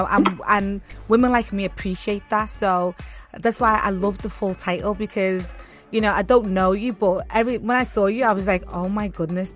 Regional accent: Liverpool, North West England, United Kingdom; I'm a Nigerian Scouser.

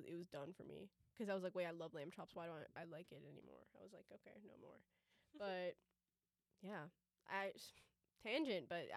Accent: Canada; Like, no, I'm just Canadian.

